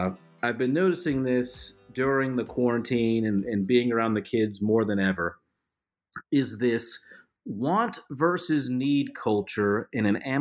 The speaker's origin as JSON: {"language": "English", "region": "Florida", "country": "United States", "tie": "born or raised there", "said": "hey, just know I grew up in South Florida in a neighborhood with a homeowners association."}